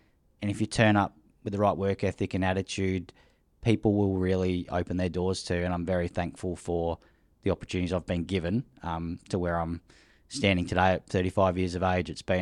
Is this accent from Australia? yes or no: yes; Naracoorte, South Australia, Australia; I'm from Narracourt on the Limestone Coast in South Australia.